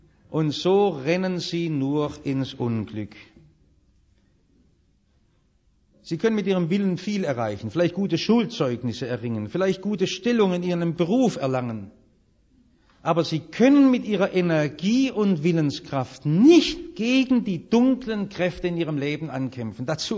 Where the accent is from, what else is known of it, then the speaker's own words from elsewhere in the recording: Baden-Württemberg, Germany; Ich bin Schwabe.